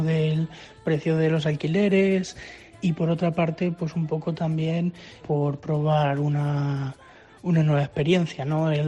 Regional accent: Talavera de la Reina, Castilla-La Mancha, Spain; soy de Talavera, y bueno, yo me vine a Le Tour un poco por dos razones

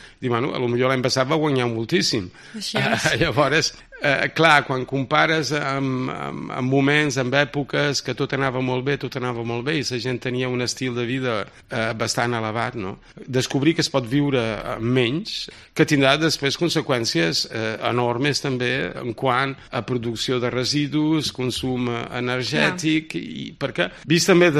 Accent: Balearic Islands, Spain; som menorquins, però el que ens uneix és la fe.

